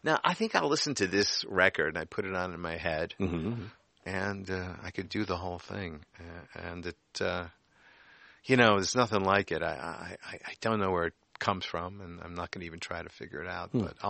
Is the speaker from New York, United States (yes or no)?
yes; New York, United States; But they can be. I'm a New Yorker.